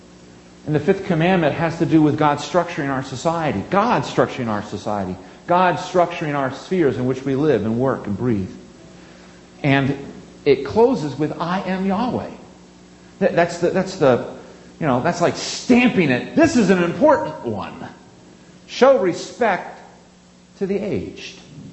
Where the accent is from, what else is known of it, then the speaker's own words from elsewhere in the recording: Northeast, United States; I grew up in the Northeast. I've lived in the South. I've lived in the Plains for a long time.